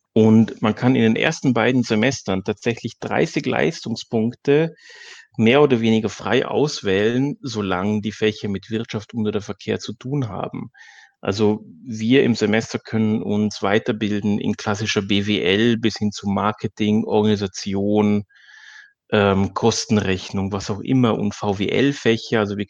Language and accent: German; Vorarlberg, Austria; now in Dresden, Germany; Ja, also als Österreicher, besser gesagt Vorarlberger, bin ich doch ein ziemlicher Exot an der Fakultät.